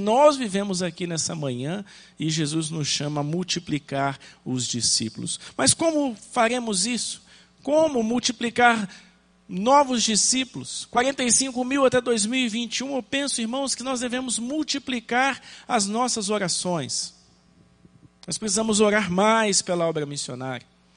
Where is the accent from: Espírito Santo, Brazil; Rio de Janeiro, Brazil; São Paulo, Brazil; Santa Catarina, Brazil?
Espírito Santo, Brazil; now in Curitiba, Brazil; Eu vim do estado do Espírito Santo e lá nós temos 78 municípios